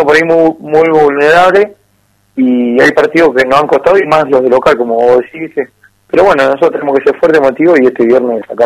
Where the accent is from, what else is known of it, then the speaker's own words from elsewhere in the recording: Mar del Plata, Buenos Aires Province, Argentina; also born or lived in Rafaela; now in Tucumán, Argentina; yo venía de vivir 4 años en Buenos Aires, yo soy de Mar del Plata, viví un año, de 6 meses, viví 5 meses en Rafaela.